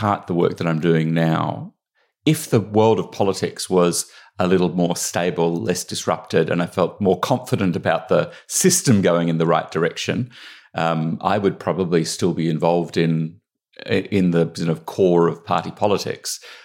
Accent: Australia; I have a sort of long background in politics. I grew up in Australia.

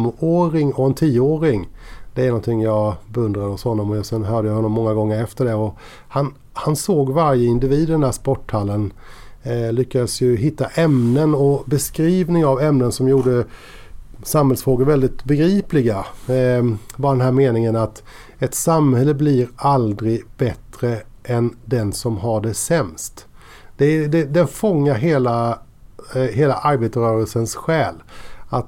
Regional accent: Kosta, Kronoberg County, Sweden; För jag är ju arbetarunge från Kosta.

